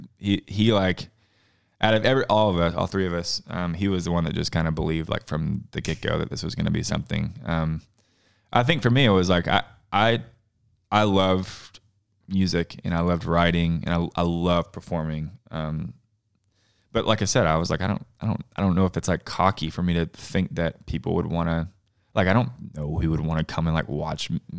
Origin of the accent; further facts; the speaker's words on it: Cookeville, Tennessee, United States; Nate's from Colorado Springs. I'm from Cookeville.